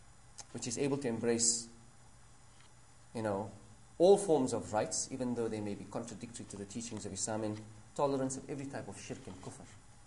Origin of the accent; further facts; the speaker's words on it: India; I come from India